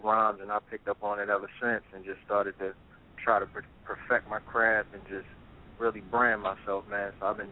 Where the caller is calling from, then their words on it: Annapolis, Maryland, United States; I'm live from Annapolis, Maryland, the capital of Maryland, right in between Baltimore and D.C.